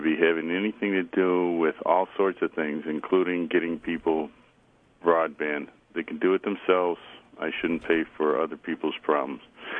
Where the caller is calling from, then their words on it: Manlius, New York, United States; Manlius, over near Syracuse.